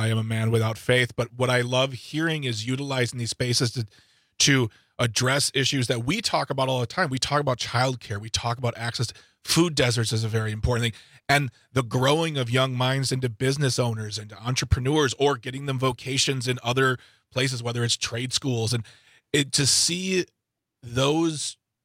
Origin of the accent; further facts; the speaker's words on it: Waukesha, Wisconsin, United States; I know I grew up here in Waukesha